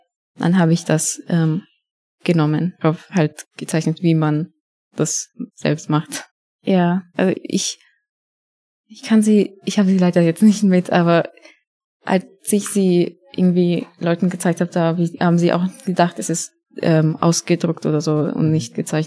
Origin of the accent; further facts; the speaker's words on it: Bosnia & Herzegovina; now in Austria; weil ich lebe nur hier, aber in Wirklichkeit bin ich aus Bosnien.